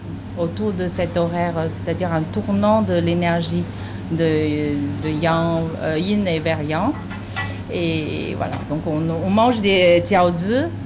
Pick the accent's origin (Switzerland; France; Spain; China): China; Beijing; Je suis plutôt du nord de la Chine, parce que je suis d'origine de Pékin